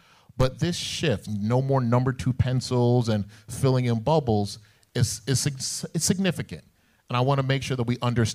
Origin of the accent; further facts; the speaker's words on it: Brooklyn, New York, United States; I'm from Brooklyn, New York. That implies whatever you want it to imply.